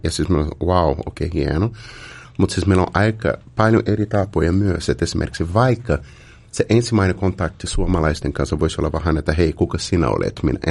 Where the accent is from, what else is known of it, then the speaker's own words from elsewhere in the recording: Brazil; Finnish is a second language; Mutta minä olen Brasiliasta kotoisin ja minä laitoin ruoka.